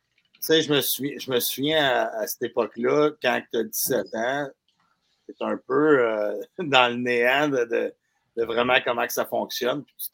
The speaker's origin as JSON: {"language": "French", "town": "Saint-Hubert", "region": "Quebec", "country": "Canada", "tie": "born or raised there", "lives_now": "Chambly, Canada", "said": "je suis originaire de la Rive-Sud de Montréal, à Saint-Hubert. Je demeure à Chambly maintenant, mais qui est une petite banlieue sur la Rive-Sud de Montréal, là, à quelques minutes de où j'ai grandi."}